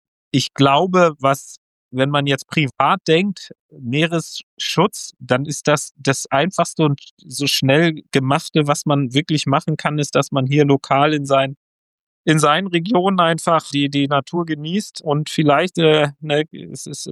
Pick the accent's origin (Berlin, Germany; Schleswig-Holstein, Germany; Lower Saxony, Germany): Schleswig-Holstein, Germany; Kiel; als Kieler